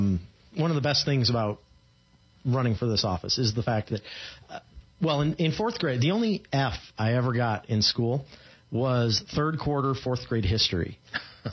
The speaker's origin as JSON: {"language": "English", "town": "Mesa", "region": "Arizona", "country": "United States", "tie": "born or raised there", "said": "I'm from Phoenix. I grew up in Mesa, and I live in Phoenix now."}